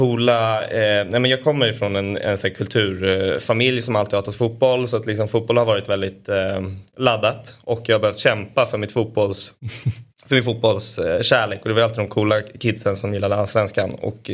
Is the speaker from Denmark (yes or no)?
yes; Denmark; Ja, jag är dansk.